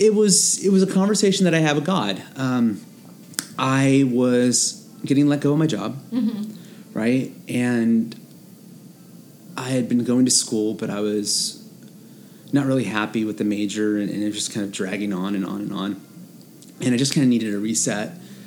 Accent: Fresno, California, United States; I was born and raised in Fresno.

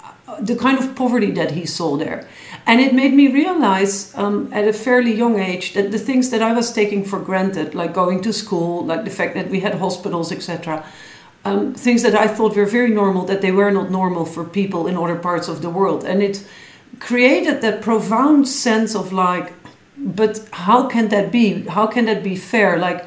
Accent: Netherlands; English is a second language; I grew up in the Netherlands in a middle-class family.

